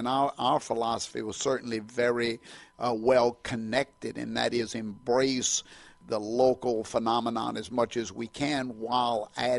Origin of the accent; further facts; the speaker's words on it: Louisiana, United States; We were, in fact, outsiders, even though I was just 70 miles down the road. I was from Cajun country, so I wasn't a New Orleanian